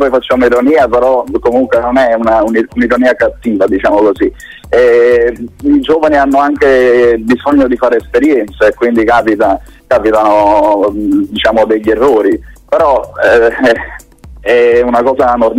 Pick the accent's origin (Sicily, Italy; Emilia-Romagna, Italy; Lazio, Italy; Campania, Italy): Campania, Italy; Naples; moved away as an adult; now in Milan, Italy; io sono di Napoli